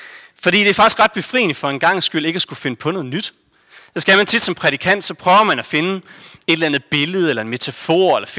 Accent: Tarm, Central Denmark Region, Denmark; Kommer fra Tarm.

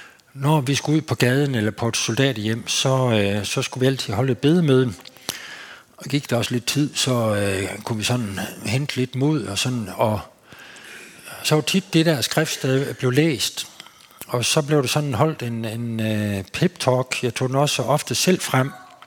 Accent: Sæding, Central Denmark Region, Denmark; der var der sådan en bibelvækkelse på min hjemegn i Sæding

